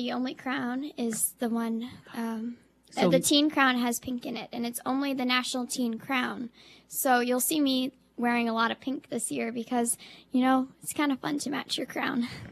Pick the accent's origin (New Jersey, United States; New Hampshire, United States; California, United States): New Hampshire, United States; I'd say, oh yes, I'm from New Hampshire.